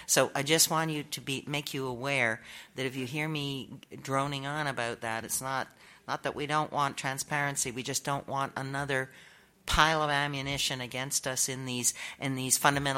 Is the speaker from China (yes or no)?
no; Canada; obviously I'm a Canadian, not an American